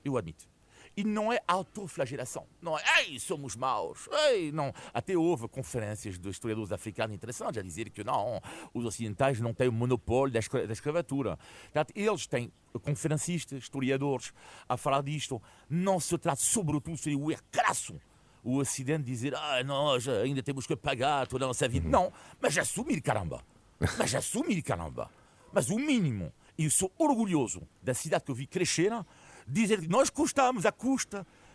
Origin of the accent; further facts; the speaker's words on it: Nantes, Pays de la Loire, France; e que é a cidade onde cresci, que em França é Nantes, portanto, no oeste da França, 600 mil habitantes, portanto, não é uma pequena cidade, não é?